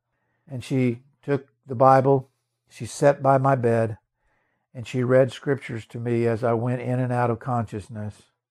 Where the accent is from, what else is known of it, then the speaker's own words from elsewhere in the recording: Ralston, Oklahoma, United States; So I decided in the middle of the night to drive from Pawhuska, Oklahoma, to my hometown in Ralston, to my parents' house.